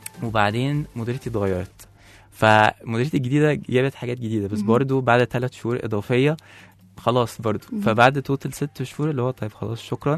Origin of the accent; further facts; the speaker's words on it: Egypt; ان احنا مش هقول كمصريين عشان ما عممش، بس بنحب الاستقرار